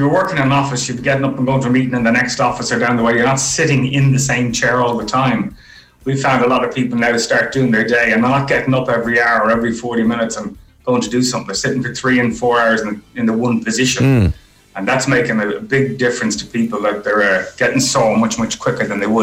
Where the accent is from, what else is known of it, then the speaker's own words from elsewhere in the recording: Clontarf, Leinster, Ireland; I'm from Clontarf.